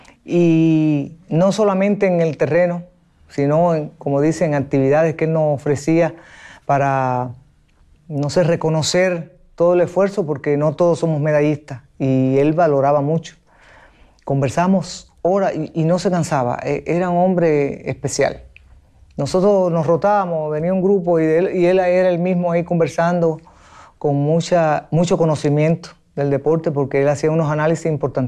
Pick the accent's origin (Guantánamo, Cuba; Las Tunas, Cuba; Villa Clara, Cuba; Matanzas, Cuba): Guantánamo, Cuba; Baracoa; yo soy de un lugar muy, muy lejano de aquí respecto a la capital. Yo soy de Baracoa, Guantánamo. Es un lugar muy apartado.